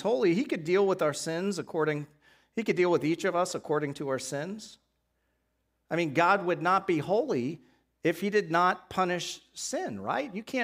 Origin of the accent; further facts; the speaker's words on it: Boston, Massachusetts, United States; I grew up in Boston area. I went to college in the middle of nowhere, Wisconsin.